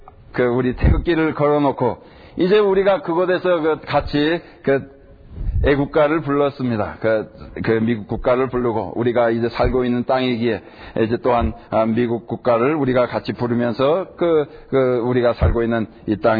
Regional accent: South Korea; now in United States; 여기에서 태어났고 여기서 자랐고 여기서 학교 다녔고 아마 그래서 그렇게 생각되는지 모르겠습니다. 그러나 이제 그 한국에서 나하고 자라고 한 사람들은 어디에 가더라도 그저 한국 사람으로 남습니다.

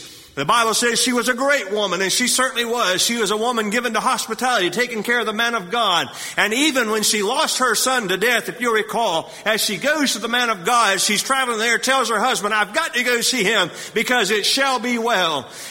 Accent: Texas, United States; also born or lived in Illinois; I come from West Texas. I do know what a drought is.

